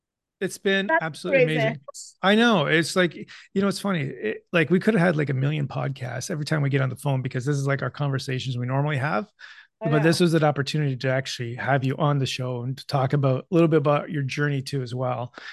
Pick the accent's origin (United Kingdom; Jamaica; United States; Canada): Canada; As a Canadian, it's like, this is so neat.